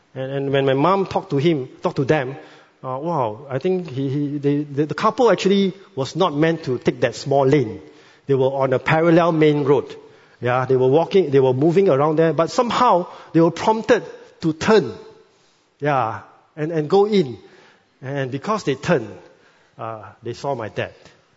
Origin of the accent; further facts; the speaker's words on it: Malaysia; now in Singapore; You know, I'm Malaysian, Singapore PR, hopefully will become Singapore citizen soon.